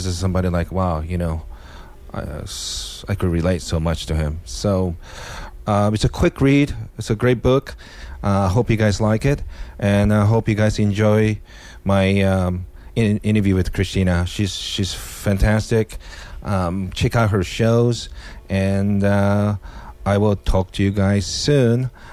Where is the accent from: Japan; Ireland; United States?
Japan; growing up in my background, ethnically Korean, growing up in Japan, family problems and alcoholism